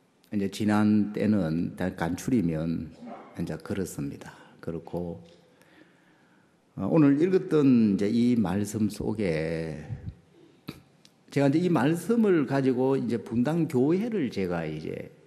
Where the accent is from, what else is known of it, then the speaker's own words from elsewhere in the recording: Hapcheon, South Gyeongsang, South Korea; 고향 거창이 이제 고향 바로 옆이죠. 제가 합천이 고향이니까